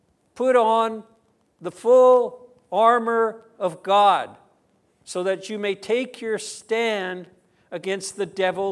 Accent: United States; I don't like flying very much, and I'm from America, so I have to go back once in a while.

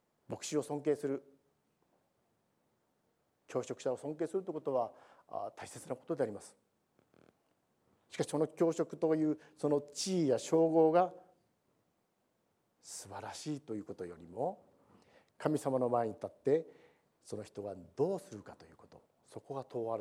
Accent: Niigata, Japan; 新潟で生まれ育ったですけれども、

